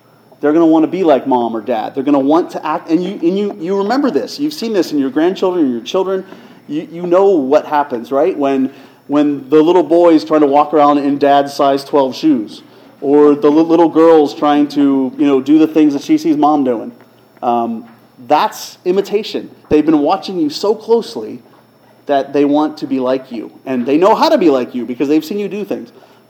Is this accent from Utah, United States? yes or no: no; Indiana, Pennsylvania, United States; But my point is, my hometown has these crosswalks. You know here where the crosswalks beep and make little noises to tell you to cross the street? In Indiana, Pennsylvania, it's a recording that's in the voice of Jimmy Stewart